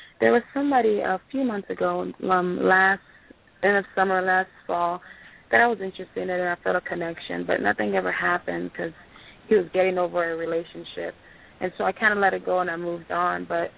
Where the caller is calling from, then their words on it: the Carolinas, United States; Yes, I'm calling from the Carolinas.